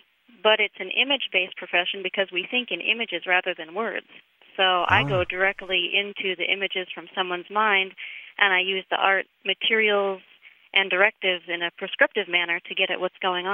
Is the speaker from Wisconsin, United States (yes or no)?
yes; Madison, Wisconsin, United States; now in Austin, United States; Madison, Wisconsin.